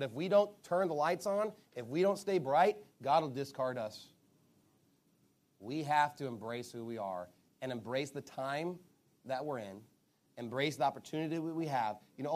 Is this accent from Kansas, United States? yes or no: no; Texas, United States; We're going to embrace the fact that, you know what, we are Texan and we're Christian and we're Baptist and we're steadfast.